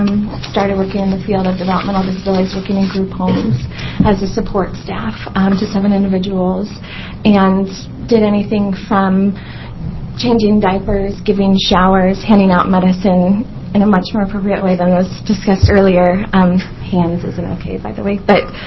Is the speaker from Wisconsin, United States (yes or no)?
yes; Milwaukee, Wisconsin, United States; I'm from Milwaukee